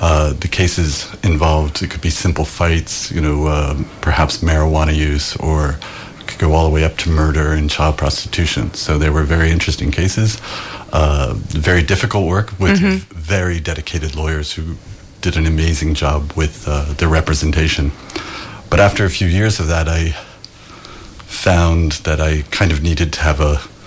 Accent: Florida, United States; So I was a public defender in New York for many years. I grew up in Florida to Irish parents.

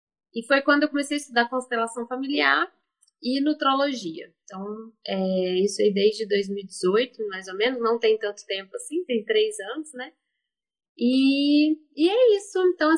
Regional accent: Belo Horizonte, Minas Gerais, Brazil; born there; Eu sou mineira, nascida em Belo Horizonte, mas eu falo que eu sou de Juiz de Fora, porque minha família é toda de Juiz de Fora, então eu acho mais fácil falar que eu sou de lá.

